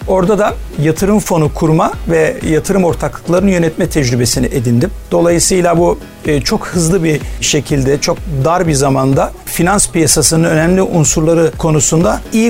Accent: Ankara, Turkey; also born or lived in Mardin / Istanbul; 1969 Kasım Mardin doğumluyum. İlk orta lise öğrenimimi Ankara'da tamamladım.

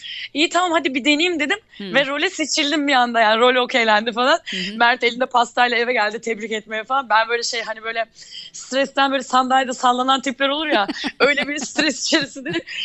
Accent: Black Sea Region, Turkey; Karadenizliyim bu arada.

